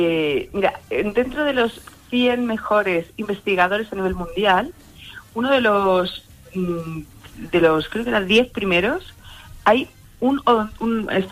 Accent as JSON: {"language": "Spanish", "country": "Spain", "said": "pero a mí me parece que España es maravilloso."}